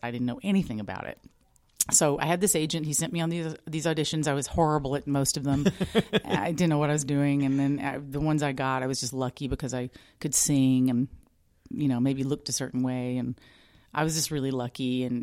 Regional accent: Birmingham, Alabama, United States; born there; Well, I was born in Birmingham, Alabama

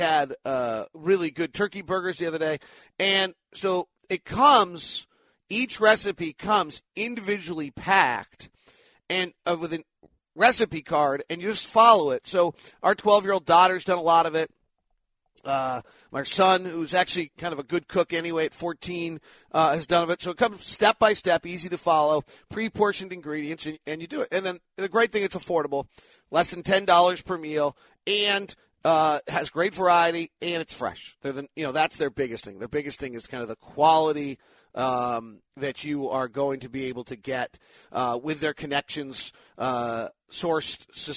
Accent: Salt Lake City, Utah, United States; also born or lived in California; I grew up in Salt Lake City, being raised in the good years of Stockton, Malone, and Sloan.

